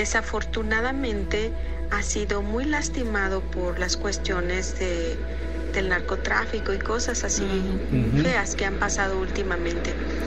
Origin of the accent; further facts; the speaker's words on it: Guerrero, Mexico; Yo soy del estado de Guerrero.